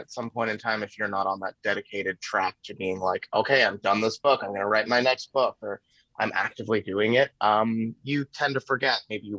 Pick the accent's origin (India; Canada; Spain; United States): Canada; Toronto, Ontario; I grew up in Toronto where there was a lot more free press on the streets.